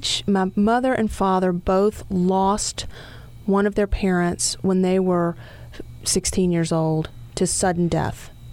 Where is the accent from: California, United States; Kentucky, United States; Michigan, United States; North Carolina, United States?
Kentucky, United States; Louisville; Grew up in Louisville, Kentucky. I was born and bred there